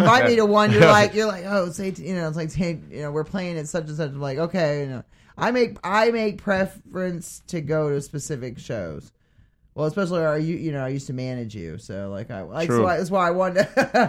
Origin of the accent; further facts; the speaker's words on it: Maine, United States; East Coast like me, so I'm from Maine.